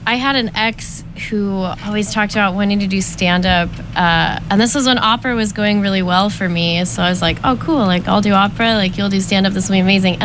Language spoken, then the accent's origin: English; Dallas, Texas, United States; I'm going to go find him after and corner him and talk to him about it or something, because I'm from Dallas.